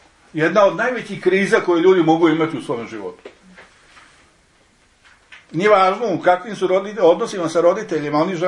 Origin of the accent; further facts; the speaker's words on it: United States; Ja sam Amerikanac. Ja sam rođen u Americi.